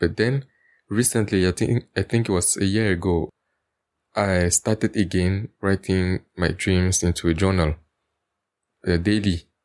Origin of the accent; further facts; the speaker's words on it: Cameroon; I'm from Cameroon Central Africa.